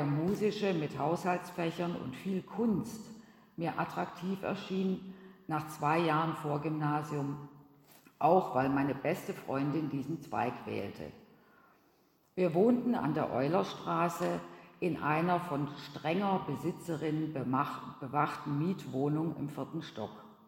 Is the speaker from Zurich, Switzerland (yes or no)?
no; Basel, Basel-Stadt, Switzerland; Geboren bin ich in Basel am 9. Februar 1933 und bin zu Hause getauft worden.